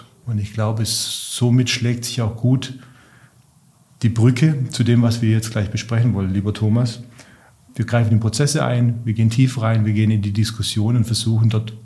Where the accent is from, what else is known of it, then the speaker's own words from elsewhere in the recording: Baden-Württemberg, Germany; accent: Swabian; Sie hören es ja unweigerlich in meinem Dialekt, wurde ich dann 40 Jahre alt und dann wird der Schwabe gescheit, sagt man ja so schön.